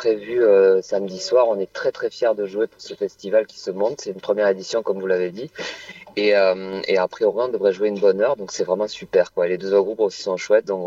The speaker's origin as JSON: {"language": "French", "region": "South-West", "country": "France", "tie": "born or raised there", "accent": "south-west French", "said": "Donc vous entendez, j'ai un léger accent, hein, j'ai grandi dans le sud-ouest"}